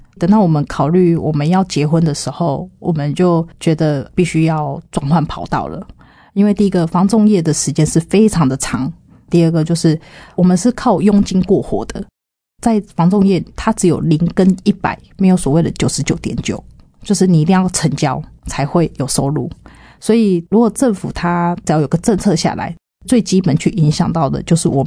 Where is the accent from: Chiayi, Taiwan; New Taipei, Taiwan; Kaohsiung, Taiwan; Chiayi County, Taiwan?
New Taipei, Taiwan; Banqiao; also born or lived in Changhua; 其实我是彰化人，然后但是我从小在板桥长大